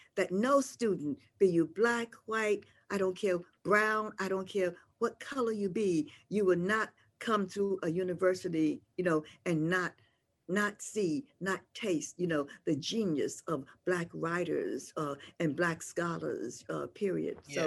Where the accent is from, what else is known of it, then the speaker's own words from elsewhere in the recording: New York City, New York, United States; I'm not going to keep this dog because I come from New York City.